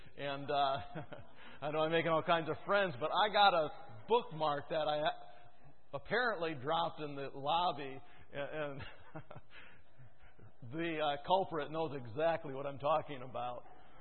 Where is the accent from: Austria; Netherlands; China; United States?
United States; Michigan; I identify with Michigan because I know what I have. I know what's there. I'm from Michigan. I enjoy Michigan.